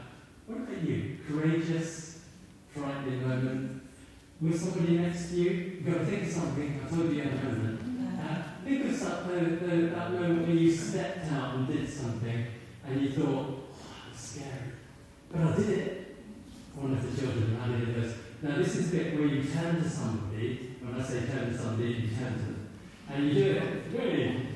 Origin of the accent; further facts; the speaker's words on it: Aldershot, South East England, United Kingdom; I was thinking when I was growing up, I was born in Aldershot, and in Aldershot we had a big outdoor swimming pool.